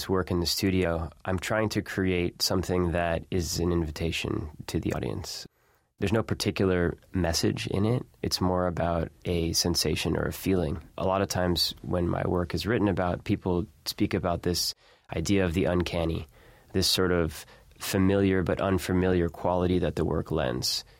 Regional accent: Miami, Florida, United States; also born or lived in Cleveland; now in New York, United States; Well, I was born in Cleveland, and I grew up in Miami, and now I live in New York.

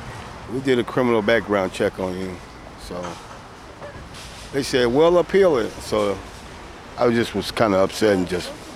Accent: Berkeley, California, United States; born or raised there

